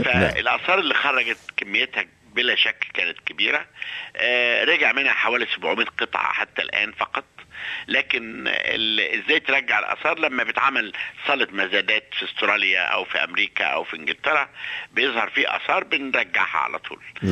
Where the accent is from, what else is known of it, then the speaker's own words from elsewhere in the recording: Egypt; now in Australia; كلنا كمصريين